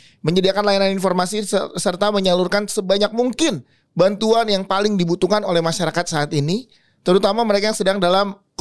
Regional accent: Indonesia; At least orang tahu lah kalau gue tuh dari Indonesia.

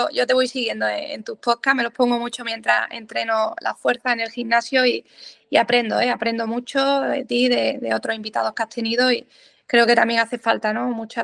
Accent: Jaén, Andalusia, Spain; Bueno, soy de Jaén, al final me quedo

